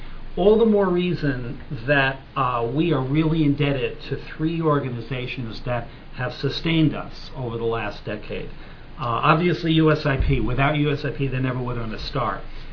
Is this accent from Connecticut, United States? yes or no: no; New York City, New York, United States; I'm a New Yorker, and it's bad enough being an American where we think there's a solution to every problem.